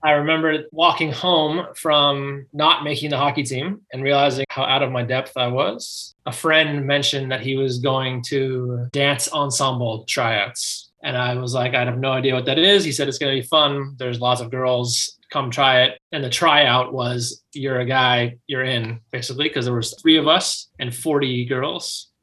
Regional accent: New Hampshire, United States; I was a big fish in a little pond in my hometown. So coming to Milton was a kind of a rude awakening and a humbling experience. I was top of my class in New Hampshire, best athlete in the school.

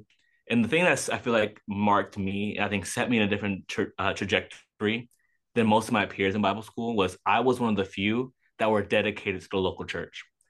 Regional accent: Houston, Texas, United States; also born or lived in New York; You know, I was born in New York. I was raised in Houston. And I think Dallas made me who I am. So I've been all over the place

